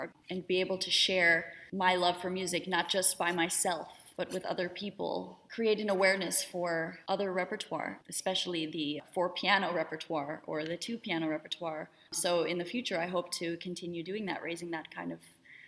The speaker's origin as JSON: {"language": "English", "town": "Cleveland", "region": "Ohio", "country": "United States", "tie": "born or raised there", "said": "I grew up. I was born and raised in Cleveland."}